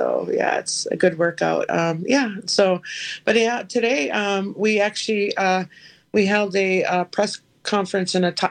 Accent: Minnesota, United States; from the Leech Lake Reservation here in northern Minnesota.

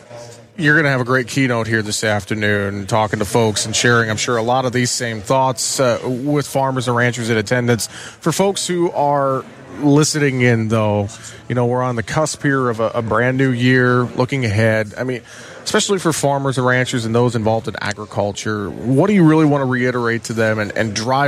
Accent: Iowa, United States; I'm from Iowa as well.

